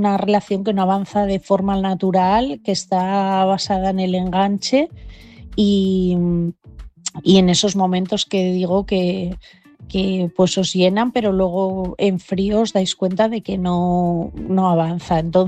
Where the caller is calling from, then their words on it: Asturias, Spain; de Asturias